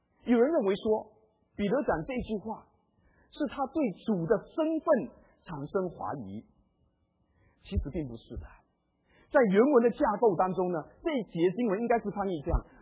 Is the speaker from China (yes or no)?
yes; southern China, China; 不过南方人也性格豪爽哦，我是南方人，我也很豪爽啊